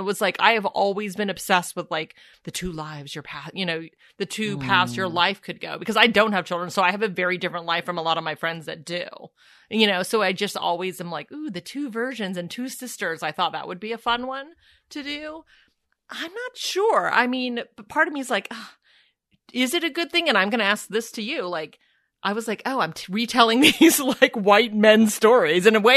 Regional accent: Tennessee, United States; Because I grew up in Tennessee, and there's not, even the richest person in town doesn't have like New York City money.

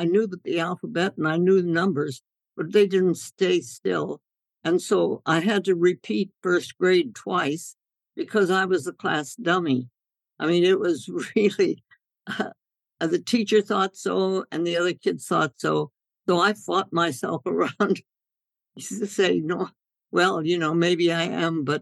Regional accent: India; I was born and raised in India, and my parents were medical missionaries, and they were both osteopaths.

